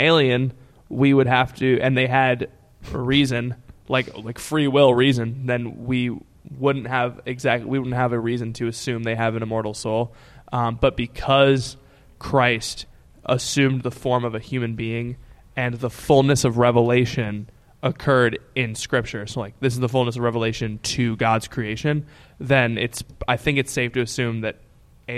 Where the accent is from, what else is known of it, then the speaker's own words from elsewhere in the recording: Austin, Texas, United States; hi, guys. … I'm from Austin, Texas, and I have a question about adoration.